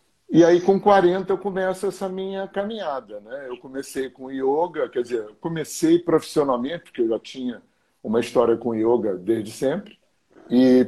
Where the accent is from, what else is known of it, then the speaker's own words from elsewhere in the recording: Rio de Janeiro, Brazil; Eu sou carioca, eu tenho 67 anos, sou aquariano.